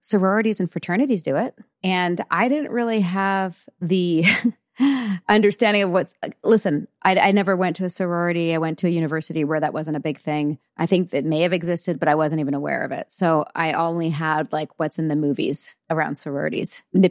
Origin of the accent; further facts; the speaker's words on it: Canada; Wait, I'm Canadian.